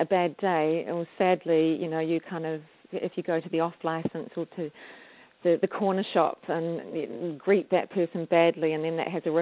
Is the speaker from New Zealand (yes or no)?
yes; New Zealand; I'm actually from New Zealand, and although when you look at me, I don't look like I am an Indigenous New Zealander, and the name of that is the Māori people of New Zealand. But my mother is actually Māori.